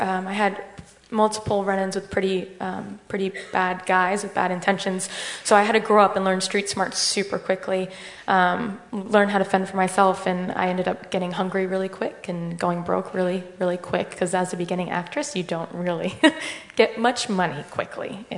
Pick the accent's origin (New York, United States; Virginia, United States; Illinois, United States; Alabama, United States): Virginia, United States; Herndon; also born or lived in Ashburn; I grew up in Northern Virginia, and I grew up with a religious background. Lived in Herndon for about 8 years, moved to Ashburn